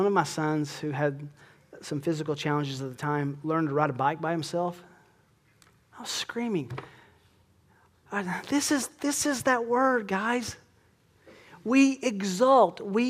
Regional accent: Tennessee, United States; born there; I've already told you, I was born in Tennessee. My blood is orange. I love Tennessee.

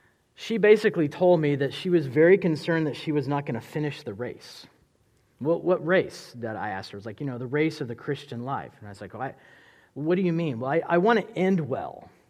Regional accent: Tulsa, Oklahoma, United States; now in Wichita, United States; So I moved to Wichita in 2014 from Tulsa. Tulsa, Northeast Oklahoma is really where I would say I considered home as far as growing up and being born.

